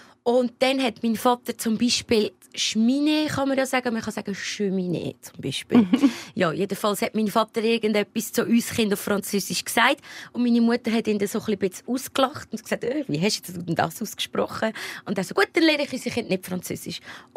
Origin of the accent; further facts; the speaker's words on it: Lucerne, Switzerland; in dem Quartier oder dort in Luzern, wo ich aufgewachsen bin